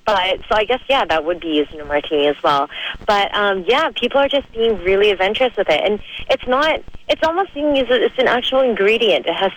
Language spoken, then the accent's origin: English; Canada; And, you know, being Canadian, maple and bacon isn't exactly a foreign idea to us.